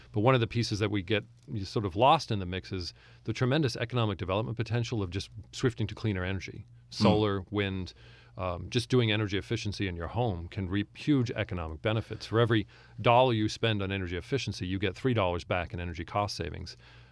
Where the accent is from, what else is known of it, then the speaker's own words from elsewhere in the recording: Massachusetts, United States; I grew up just outside of Boston.